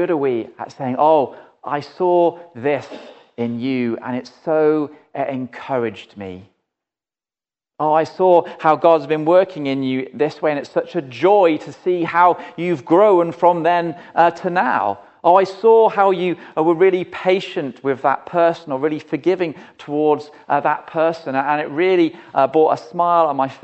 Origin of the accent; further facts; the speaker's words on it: England, United Kingdom; And I'm also English